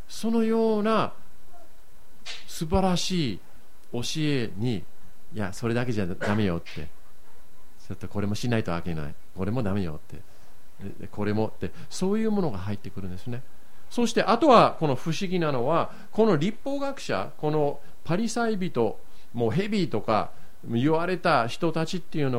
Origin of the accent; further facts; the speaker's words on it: Yokohama, Kanagawa, Japan; あの横浜育ちで、そして小学校の時に柔道をやってたんですね。